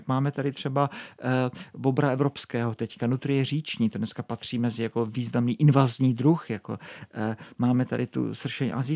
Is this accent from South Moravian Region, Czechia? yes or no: yes; Brno, South Moravian Region, Czechia; Já jsem z Brna. Co s tím chceš dělat? Jo? New York, to by bylo super, ale Brno prostě.